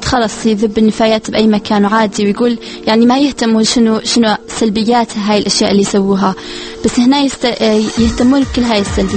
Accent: Iraq; باعتباري عراقية

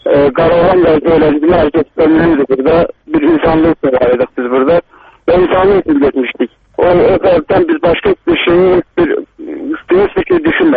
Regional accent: Azerbaijan; moved away; biz özümüz, mən özüm Cəbrəliyəm. Yəni, o köçkünlərdən...

